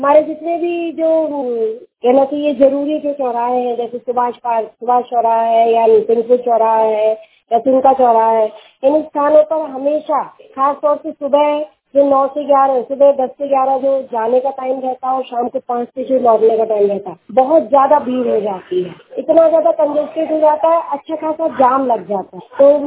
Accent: Lakhimpur, India; मैं लखीमपुर शहर से हूँ।

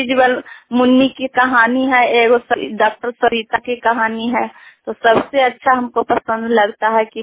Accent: Pachaura, Bihar, India; मैं पचौरा गांव से हूँ और नालंदा जिला से हूँ, चांदी एलएस से हूँ।

